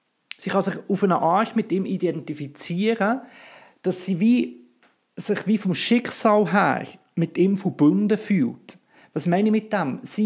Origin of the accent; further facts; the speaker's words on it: Switzerland; habe ich als Schweizer keine Ahnung